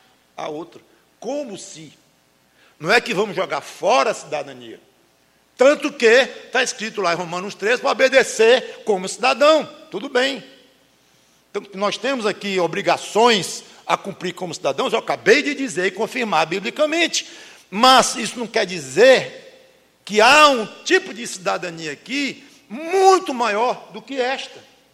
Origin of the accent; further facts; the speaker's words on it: Brazil; Ah, eu sou brasileiro também. Que coisa. Poderia ter sido francês, inglês, americano, japonês.